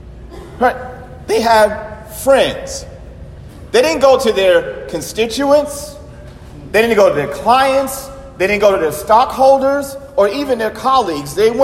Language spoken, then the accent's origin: English; Bronx, New York, United States; moved away as an adult; also born or lived in Texas; So I grew up in the Bronx, and then I moved to Texas. Wow, culture shock.